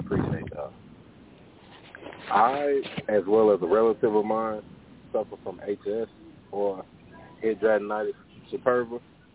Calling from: St. Louis, Missouri, United States; I'm calling from Missouri, St. Louis, Missouri.

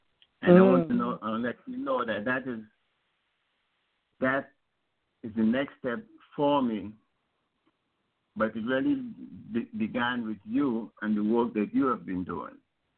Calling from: Connecticut, United States; I'm calling from Connecticut.

